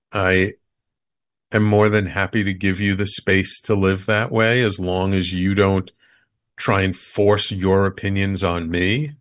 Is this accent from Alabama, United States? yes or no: no; New York City, New York, United States; I mean, I'm native New York. I grew up in the Bronx. I've been living in Manhattan now for over 35 years. So I'm a real city boy at heart.